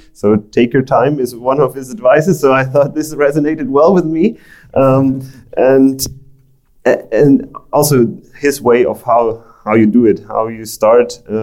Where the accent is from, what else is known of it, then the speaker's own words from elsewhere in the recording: Germany; I'm from Germany